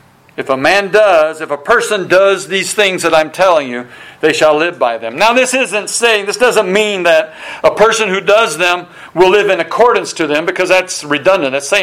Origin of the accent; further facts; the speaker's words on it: United States; Well, I'm American. American, we enjoy freedom of speech, freedom of religion, all the...